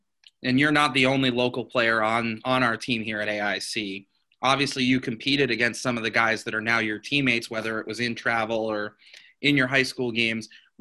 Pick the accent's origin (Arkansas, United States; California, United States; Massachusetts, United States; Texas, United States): Massachusetts, United States; East Hampton; like you growing up in Springfield, East Hampton, where I'm from, didn't have lacrosse either